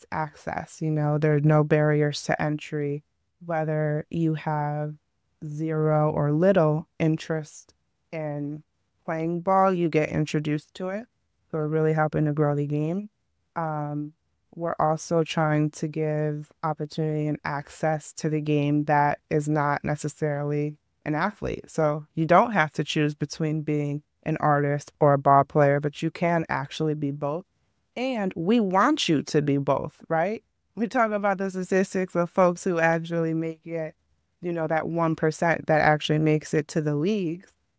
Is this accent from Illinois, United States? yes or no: yes; Chicago, Illinois, United States; now in Philadelphia, United States; I'm originally from Chicago. So let me start with my story here. I'm an implant, as they call it here in Philly.